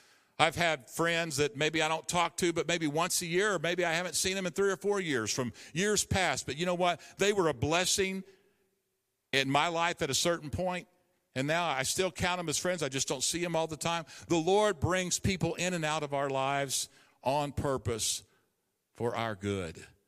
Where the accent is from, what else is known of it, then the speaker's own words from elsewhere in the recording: United States; born there; I'm thankful that I wasn't born in a communist country somewhere. I'm thankful that I was born in America.